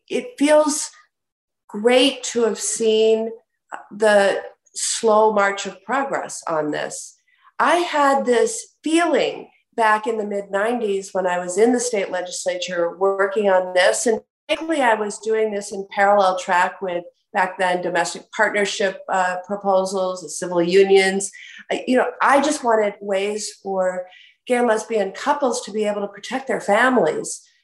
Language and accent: English; Wisconsin, United States; By that, I mean many states had constitutional amendments, like my home state of Wisconsin, that banned same-sex marriage.